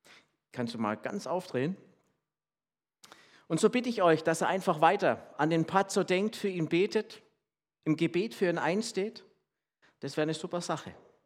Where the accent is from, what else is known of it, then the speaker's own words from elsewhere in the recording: Malawi; ich komme ja aus Malawi.